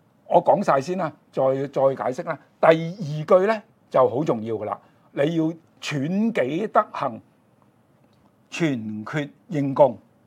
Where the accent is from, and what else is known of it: China